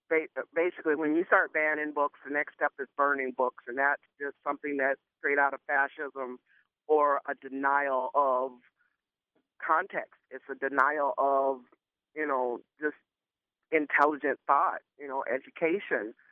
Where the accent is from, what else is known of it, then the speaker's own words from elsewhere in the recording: the South, United States; The thing about these two books is, I grew up in the South.